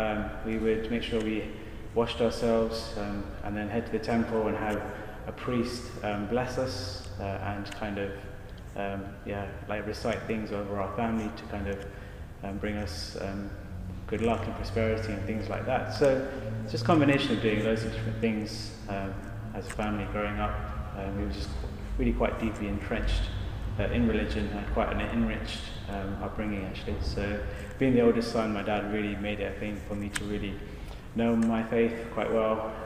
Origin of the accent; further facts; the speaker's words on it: London, United Kingdom; So I grew up in East London, and not many people in East London really think seriously about truth and God.